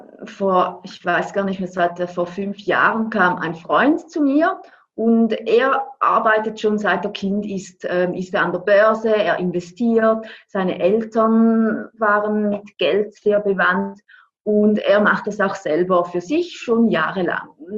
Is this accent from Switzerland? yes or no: yes; Switzerland; ich bin aus der Schweiz, ich bin eigentlich gelernte Primarlehrerin.